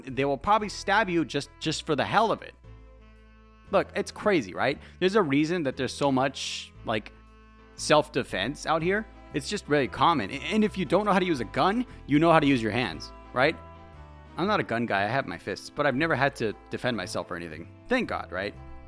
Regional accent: United States; As an American, I'll tell you, yeah, it's your right to defend yourself.

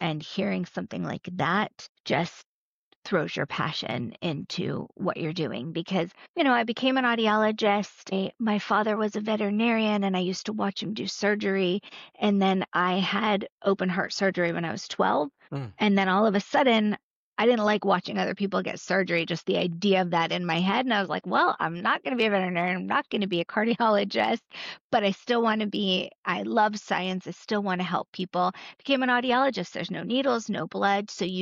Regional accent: Connecticut, United States; now in Atlanta, United States; I don't have parents here in Atlanta. I grew up in Connecticut. My family moved to Florida.

